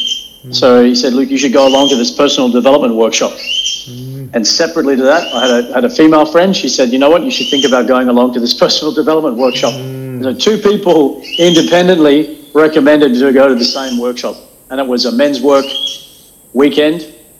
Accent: Papua New Guinea; I'm born and raised in Papua New Guinea. So I was Australian expatriate. My parents were there from the 70s and growing up as a young fella in PNG.

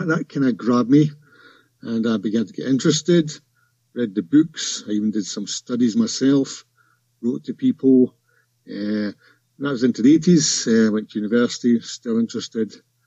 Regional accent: Scotland, United Kingdom; I'm Scottish

